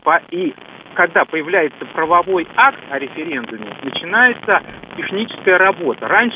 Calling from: Moscow, Russia; Я звоню из Москвы.

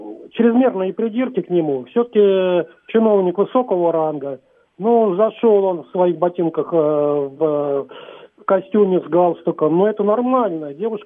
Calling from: Moscow, Russia; из Москвы.

